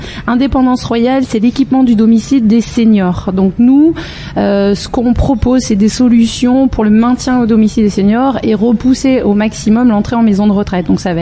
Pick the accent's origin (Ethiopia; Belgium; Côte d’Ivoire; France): France; Limoges, Nouvelle-Aquitaine; moi, je suis née à Limoges. J'y tiens. C'est important pour moi. Donc j'ai grandi à Limoges, j'ai fait mes études à Limoges en commerce international.